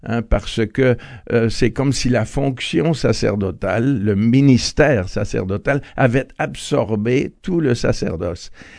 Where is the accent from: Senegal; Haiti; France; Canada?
Canada; Comme vous le savez, je suis canadien.